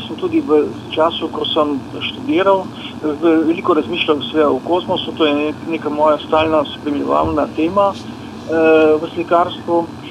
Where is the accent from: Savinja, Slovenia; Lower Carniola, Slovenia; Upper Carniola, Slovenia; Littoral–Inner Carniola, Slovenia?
Littoral–Inner Carniola, Slovenia; Orehek pri Postojni; born there; ker sem se rodil v Orehek pri Postojni